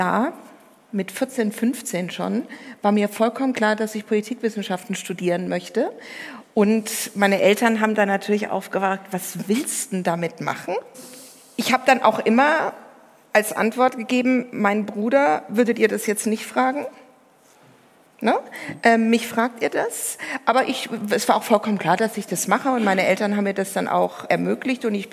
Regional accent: Baden-Württemberg, Germany; now in Mannheim, Germany; Ich wohne ja jetzt in Mannheim, deswegen weiß ich gar nicht, ob ich mich noch so als richtige Schwäbin fühle.

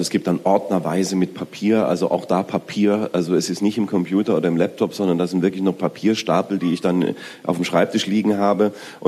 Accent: Baden-Württemberg, Germany; Ich bin Schwabe

